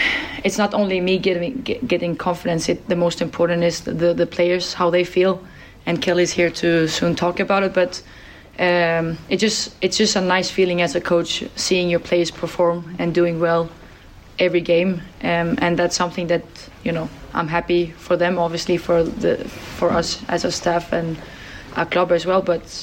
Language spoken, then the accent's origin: English; Sweden; English is a second language; You know I'm from Sweden. You need to speak slowly.